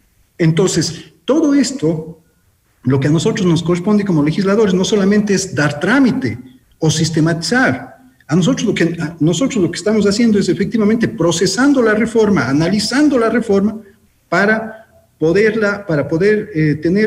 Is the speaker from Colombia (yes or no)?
no; Ecuador; de acuerdo a las necesidades que tenemos como ecuatorianos